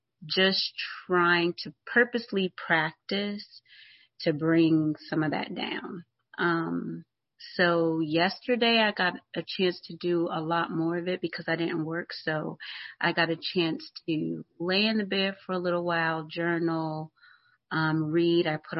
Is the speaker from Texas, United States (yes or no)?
no; Youngstown, Ohio, United States; Hello everybody … from Youngstown, Ohio.